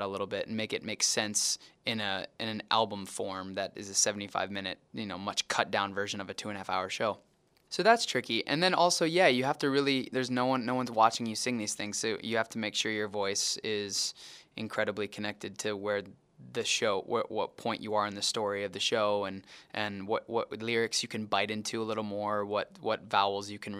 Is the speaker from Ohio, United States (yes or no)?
yes; Cleveland, Ohio, United States; I'm from Cleveland.